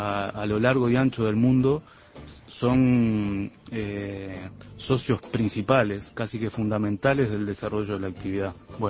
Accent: Uruguay; como los uruguayos somos, a veces tenemos una lectura demasiado tradicional de lo que nos rodea

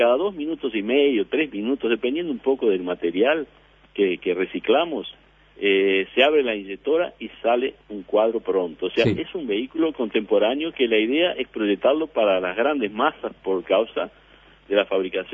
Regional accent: Uruguay; Yo conozco el PET de ahí, de Uruguay, cuando era chico, porque había ropa de poliéster.

